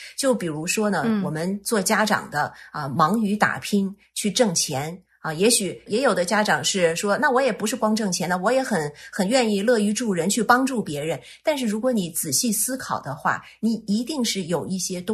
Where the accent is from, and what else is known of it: China